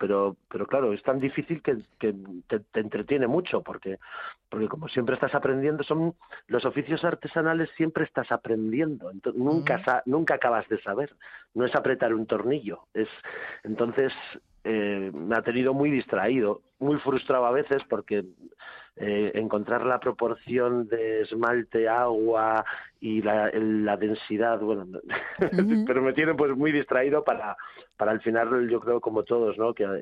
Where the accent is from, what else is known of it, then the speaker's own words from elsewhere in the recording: Bilbao, Basque Country, Spain; born there; also born or lived in Madrid; Nací en Bilbao, he vivido en Madrid, ahora me toca Extremadura